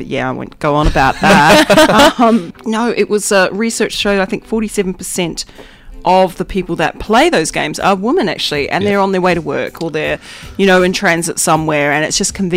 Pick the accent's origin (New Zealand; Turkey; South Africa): New Zealand; I mean, I'm from New Zealand and we just don't care.